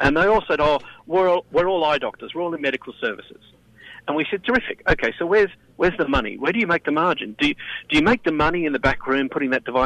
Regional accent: Australia; as you can tell from my accent, you know, I'm not an American, but I do a lot of business in the United States. I'm an Australian and I work all around the world

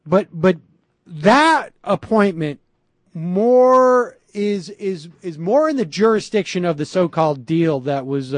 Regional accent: Worcester, Massachusetts, United States; It just harkens back to my to the to what I heard growing up in Worcester.

